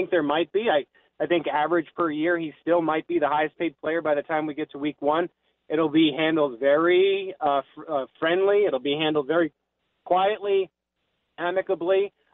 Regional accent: East Coast, United States; I know some people know that I grew up on the East Coast, much like Derek Jeter

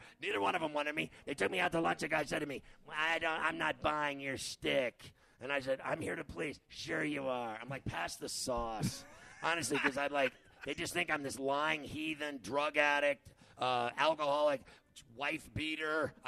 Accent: Pittsburgh, Pennsylvania, United States; Tell me about, Pittsburgh. And I'm from Pittsburgh.

